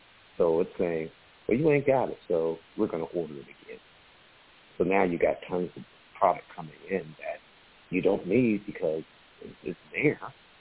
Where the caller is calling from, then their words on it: Atlanta, Georgia, United States; I'm calling from Atlanta, Georgia